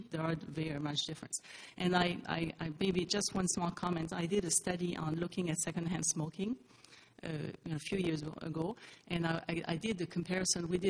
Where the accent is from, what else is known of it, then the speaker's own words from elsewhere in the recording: France; first language French; English is a second language; now in Canada; which me as a Francophone, and, you know, never mind that I come from France originally, but at Quebec